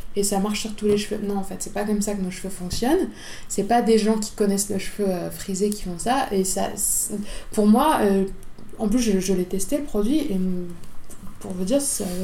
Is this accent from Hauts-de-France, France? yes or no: yes; Hauts-de-France, France; Du coup, moi à la base je suis du Nord